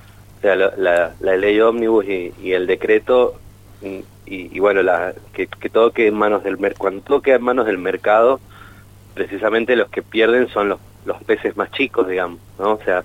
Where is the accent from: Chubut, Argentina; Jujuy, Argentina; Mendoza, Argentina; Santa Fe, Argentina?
Mendoza, Argentina; San Rafael; born there; yo nací en un barrio, en San Rafael, en Pueblo de Amante.